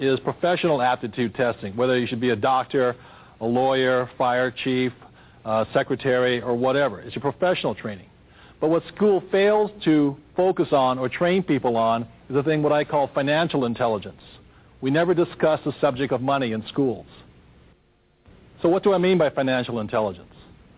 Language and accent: English; Hawaii, United States; I am fourth-generation Japanese-American, born and raised in Hawaii.